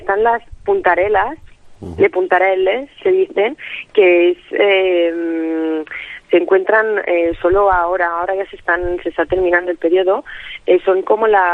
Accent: Spain; Yo vengo de España, es algo que me llevaré siempre dentro, vaya donde vaya.

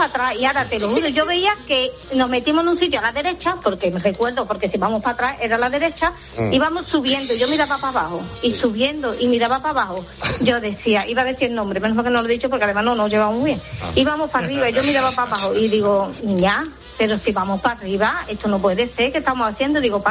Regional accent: Morón de la Frontera, Andalusia, Spain; yo soy de Morón.

